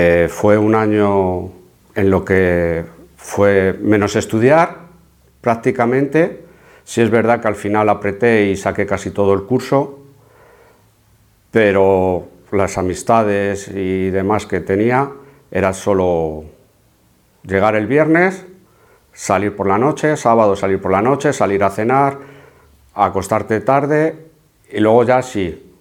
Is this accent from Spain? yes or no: yes; Alcorcón, Community of Madrid, Spain; yo soy de Alcorcón, de Madrid, y nací en una familia católica.